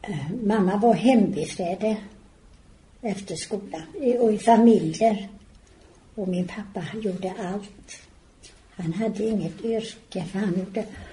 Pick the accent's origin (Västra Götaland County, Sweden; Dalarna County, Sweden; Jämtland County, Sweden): Västra Götaland County, Sweden; Partille; Så jag har varit med där ända från början.